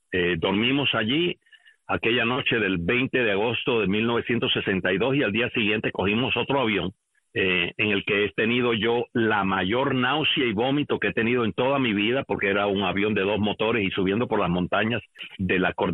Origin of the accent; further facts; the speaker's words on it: Gaspar, Ciego de Ávila, Cuba; Esa fue mi vida en Cuba. No se me pueden olvidar las cosas que de niño hacíamos en Gaspar.